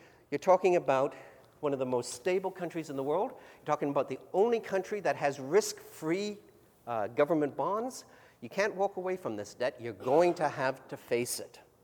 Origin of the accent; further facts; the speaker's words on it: Canada; I'm Canadian, all right?